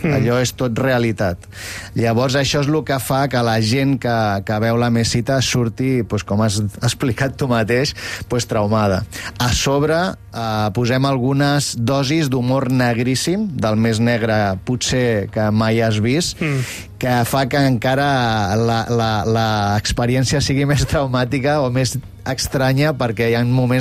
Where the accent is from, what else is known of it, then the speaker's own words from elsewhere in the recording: Catalonia, Spain; una sèrie de gent com jo, que som catalans, que som directors de cinema català